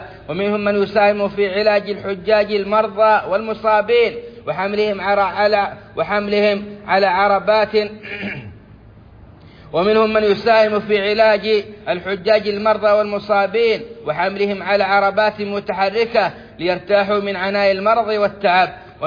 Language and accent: Arabic; Saudi Arabia